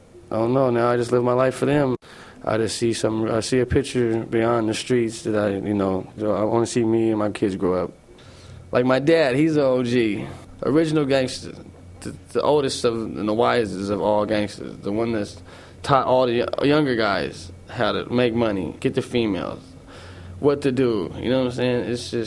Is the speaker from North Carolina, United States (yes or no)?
yes; High Point, North Carolina, United States; I'm from High Point. I was growing up, it was pretty hard.